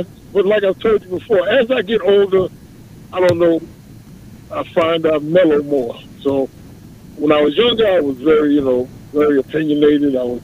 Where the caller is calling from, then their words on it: Jamaica, Queens, New York, United States; Calling from Jamaica, Queens.